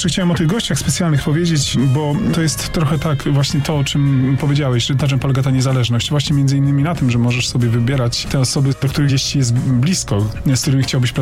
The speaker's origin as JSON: {"language": "Polish", "town": "Kraków", "region": "Lesser Poland", "country": "Poland", "said": "jesteśmy z Krakowa"}